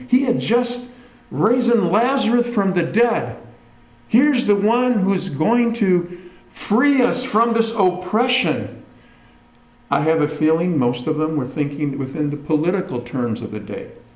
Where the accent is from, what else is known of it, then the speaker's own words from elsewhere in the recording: United States; as an American. I had no idea what was going on.